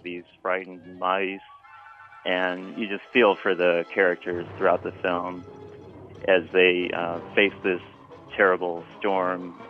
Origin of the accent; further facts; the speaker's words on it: Siler City, North Carolina, United States; I'm from Siler City, North Carolina